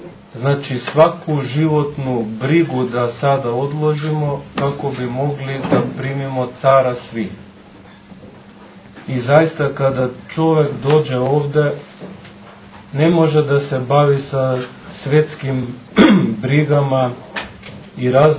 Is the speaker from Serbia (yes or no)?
no; Skopje, North Macedonia; Sa obzirom da dolazim iz Skoplja, moj se govor zaista ne razlikuje puno od govora ljudi sa Kosova i Metohije